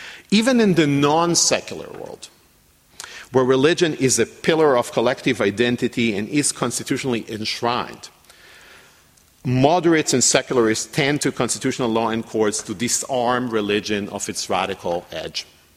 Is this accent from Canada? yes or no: yes; Canada; In my home country, Canada